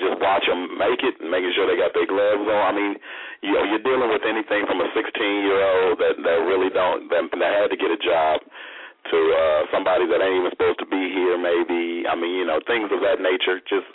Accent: Detroit, Michigan, United States; I'm from Detroit, so I was looking at the Detroit Free Press online

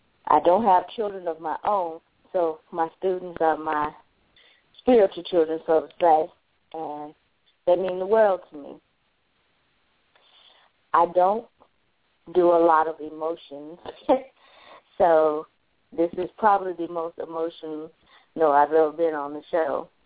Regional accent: Nashville, Tennessee, United States; I am from Nashville, Tennessee. I'm a child of a single mother.

